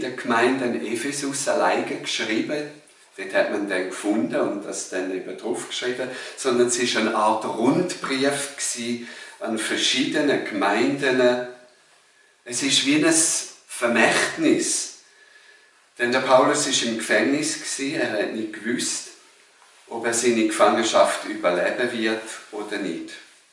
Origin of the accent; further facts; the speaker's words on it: Switzerland; wir sind ja Schweizer